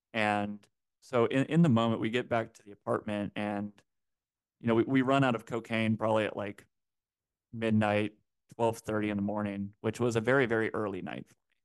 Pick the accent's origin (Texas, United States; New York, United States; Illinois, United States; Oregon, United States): Oregon, United States; Portland; Kind of just north of where I grew up in Portland, Oregon.